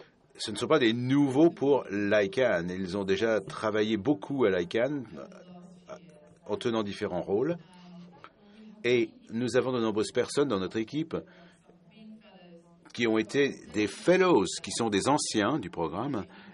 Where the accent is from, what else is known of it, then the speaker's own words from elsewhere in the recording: Egypt; moi je suis d'Égypte, et je connais le désert